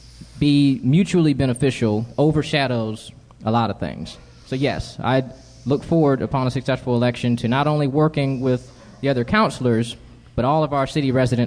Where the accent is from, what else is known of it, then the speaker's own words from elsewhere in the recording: Los Angeles, California, United States; also born or lived in Michigan / Charlotte; I was born in Michigan, the inner city of Michigan. I was raised also in Los Angeles, California. For high school, I moved to Charlotte, North Carolina, but Charlottesville is my home, for the record.